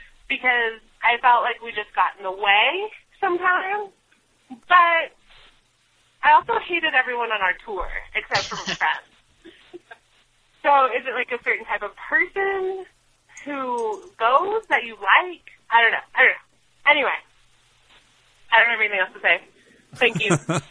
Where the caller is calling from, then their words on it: Denver, Colorado, United States; I'm actually calling from Denver, Colorado.